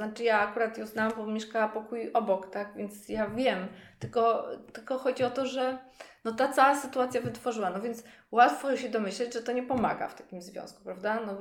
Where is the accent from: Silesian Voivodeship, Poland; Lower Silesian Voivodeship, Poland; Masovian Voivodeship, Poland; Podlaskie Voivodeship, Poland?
Masovian Voivodeship, Poland; Warsaw; born there; no bo pamiętajmy, że ja się urodziłam w Warszawie